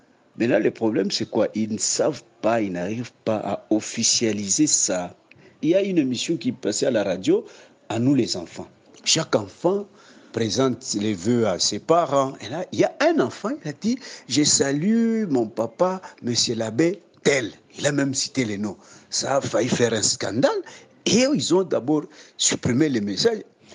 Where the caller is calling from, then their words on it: Lubumbashi, Haut-Katanga, DR Congo; Ici, chez nous, au Congo, à Lubumbashi, précisément là que je suis